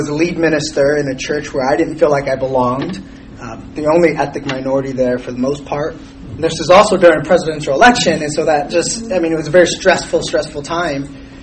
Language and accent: English; California, United States; now in Arkansas, United States; We're from California. We moved to Arkansas, and it was just totally new foreign environment for us.